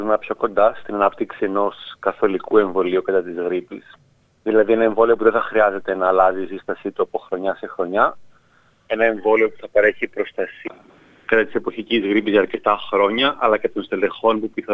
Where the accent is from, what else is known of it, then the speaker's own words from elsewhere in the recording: Greece; moved away as an adult; also born or lived in London, United Kingdom; now in Melbourne, Australia; Κατάγομαι από την Κύπρο, αλλά γεννήθηκα και μεγάλωσα στην Ελλάδα. Σπούδασα στο Λονδίνο για το προπτωχιακό μου και μεταπτυχιακό μου. Και πριν από 4 χρόνια ήρθα στη Μελβούρνη για το διδακτορικό μου.